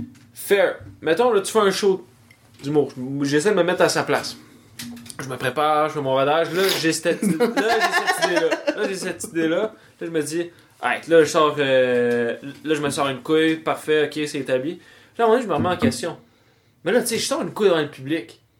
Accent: Montreal, Quebec, Canada; comme si moi à la place de dire Montréal je viens d'Anjou

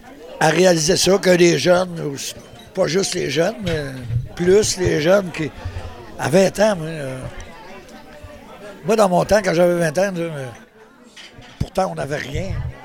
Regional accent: Quebec, Canada; moi, chez moi, je suis gaspésien, alors ils ont toujours écouté que du country, mais francophone, québécois

